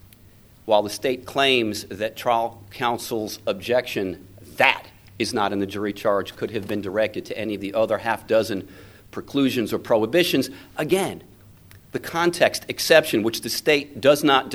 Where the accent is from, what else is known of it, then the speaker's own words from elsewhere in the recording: Houston, Texas, United States; from Houston